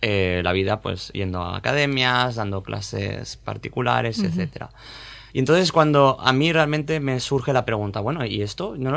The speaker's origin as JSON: {"language": "Spanish", "town": "Benidorm", "region": "Valencian Community", "country": "Spain", "tie": "born there", "said": "Soy nacido en Benidorm."}